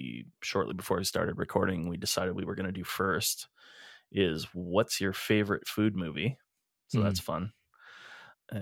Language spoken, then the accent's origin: English; Edmonton, Alberta, Canada; We're two chefs from Edmonton, Alberta, Canada.